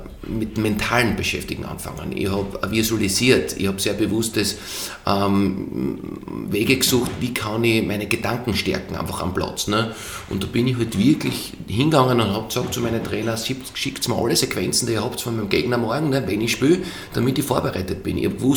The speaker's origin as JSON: {"language": "German", "country": "Austria", "said": "Die haben gesagt, woher kommst du? Ah, Österreich, Austria, boah, super, nice."}